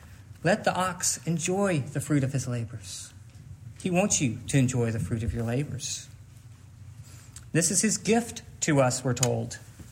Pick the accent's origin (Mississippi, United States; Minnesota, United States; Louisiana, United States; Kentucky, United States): Mississippi, United States; I just said, I'm from Mississippi.